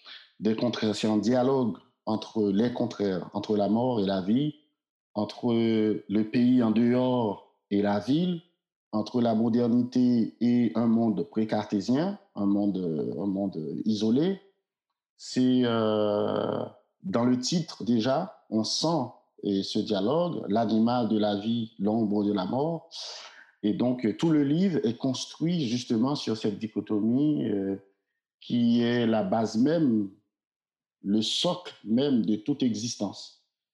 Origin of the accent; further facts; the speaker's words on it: Port-au-Prince, Ouest, Haiti; j'ai grandi à Port-au-Prince, j'avais l'impression de connaître tous les bruits de cette ville